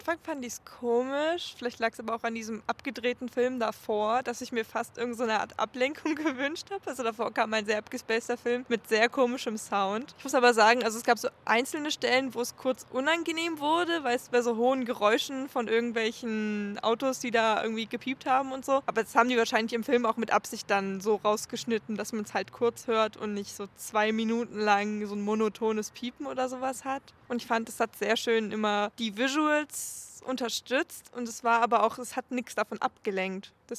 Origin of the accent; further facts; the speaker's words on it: Leipzig, Saxony, Germany; ich bin ja auch so als Leipzigerin aufgewachsen